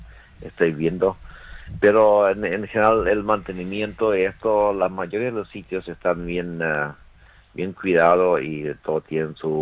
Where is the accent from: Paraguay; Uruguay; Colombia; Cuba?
Paraguay; Chaco; tenemos que realmente, como chaqueños también, despertar esto interés y mostrar lo que realmente tiene el Chaco